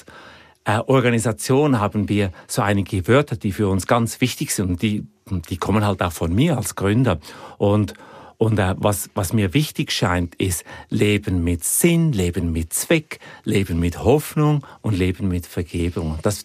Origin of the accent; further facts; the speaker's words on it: Zurich, Switzerland; Ich bin in den 70er und 80er Jahren aufgewachsen und in Zürich.